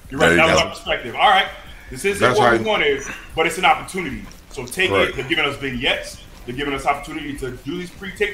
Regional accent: Florida, United States; you know, I'm from Florida, you're around a lot of black people, you go to Iowa

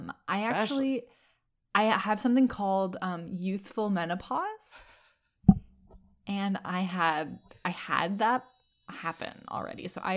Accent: Boston, Massachusetts, United States; I grew up in Spain. I mean, I almost said Spain. Boston.

